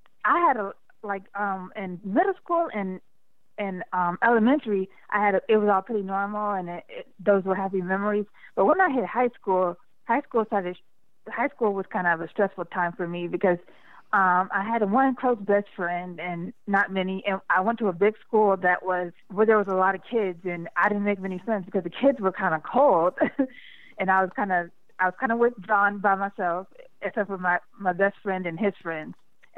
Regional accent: Centreville, Illinois, United States; born there; I was born in Centerville, Illinois, and I lived with my stepdad and my mom.

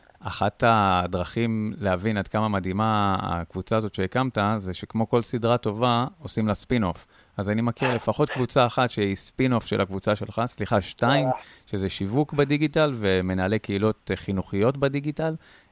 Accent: Beersheba, Southern District, Israel; born there; רציתי לדבר על באר שבע, לא סתם, ולא רק בגלל שנולדתי שם, ויש לי פינה חמה בלב לעיר הזאת

